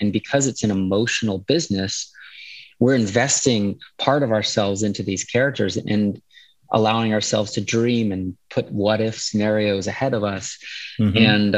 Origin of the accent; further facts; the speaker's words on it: Texas, United States; because I grew up in South Texas, which is pretty heavily Christian, but also heavily Catholic.